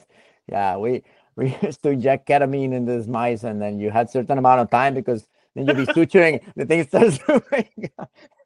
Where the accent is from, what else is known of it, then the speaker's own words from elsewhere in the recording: Sonora, Mexico; English is a second language; moved away as an adult; now in United States; I grew up in the north part of Mexico. I grew up in Sonora, close to Arizona, right? So, I've always had contact with the U.S., and I always liked the idea of trying to study here.